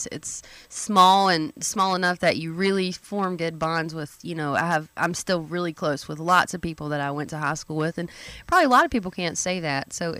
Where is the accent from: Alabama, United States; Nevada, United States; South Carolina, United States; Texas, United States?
South Carolina, United States; Greenwood; I'm originally from Greenwood. I went to 96 High School, went to Lander. So I've been around for quite a while. Just had a birthday and turned 32.